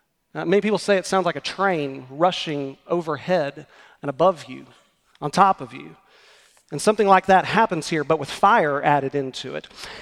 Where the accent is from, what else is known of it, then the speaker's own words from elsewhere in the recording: Oklahoma, United States; This past week, throughout my home state of Oklahoma, tornadoes ripped across the state on Monday.